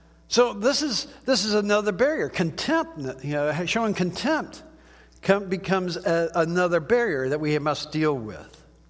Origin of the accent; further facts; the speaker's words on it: Washington, District of Columbia, United States; He grew up in India, I grew up in Washington, D.C.